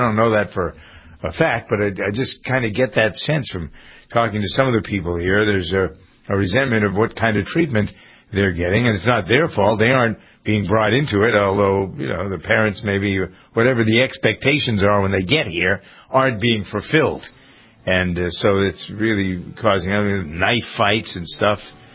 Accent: Framingham, Massachusetts, United States; In my hometown, Framingham, they've had fights.

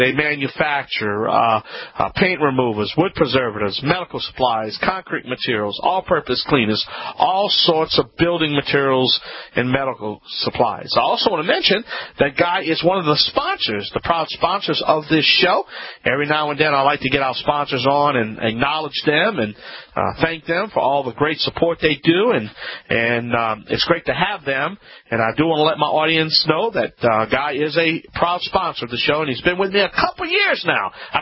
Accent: Louisiana, United States; Because you know, I'm a Cajun.

